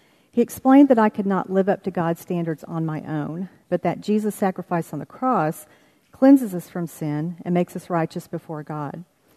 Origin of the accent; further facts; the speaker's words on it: Oklahoma, United States; born there; now in Texas, United States; And although I've been in Texas for 39 years, I was born in Oklahoma, and I'm still an Okie at heart.